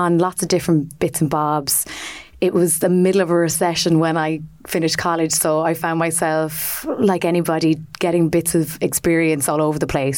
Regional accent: Athlone, Leinster, Ireland; now in Dublin, Ireland; So I am from Athlone in the Midlands, and I came to Dublin about 11 years ago to study costume design.

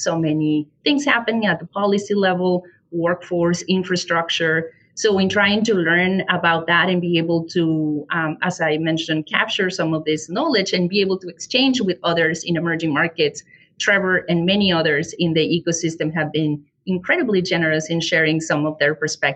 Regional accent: Mexico; English is a second language; now in United States; here in Michigan, I am originally from Mexico.

